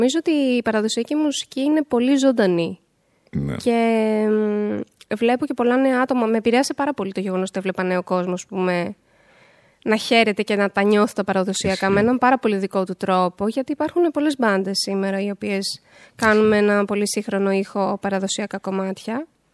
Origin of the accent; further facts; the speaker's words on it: Edessa, Central Macedonia, Greece; Η Έδεσα είναι ένα πάρα πολύ μικρό μέρος, μικρή έτσι κομμόπολη.